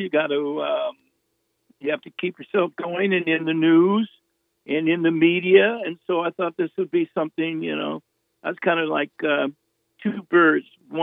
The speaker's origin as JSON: {"language": "English", "town": "Eugene", "region": "Oregon", "country": "United States", "said": "Well, I mean, it's where I'm from. I'm from Portland, Eugene, Oregon is where I'm from."}